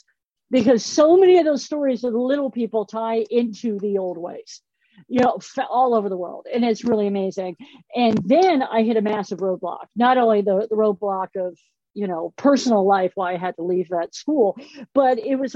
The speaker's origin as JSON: {"language": "English", "town": "Los Angeles", "region": "California", "country": "United States", "tie": "born or raised there", "said": "Another thing, because I grew up in Los Angeles. So there I am in Los Angeles."}